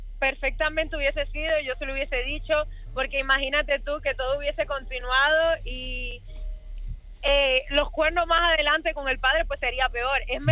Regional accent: Cuba; soy cubana yendo para mi pueblo

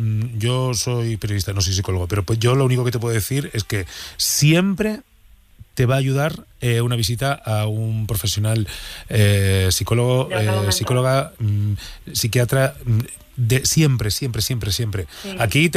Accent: Burgos, Castile and León, Spain; está una parte de ella grabada en mi tierra, en Burgos

